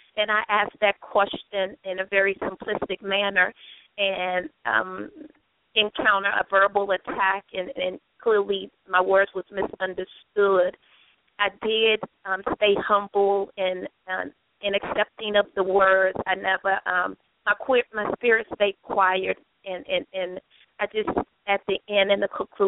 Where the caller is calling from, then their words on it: Washington, District of Columbia, United States; I'm actually calling from the Washington, D.C. metropolitan area.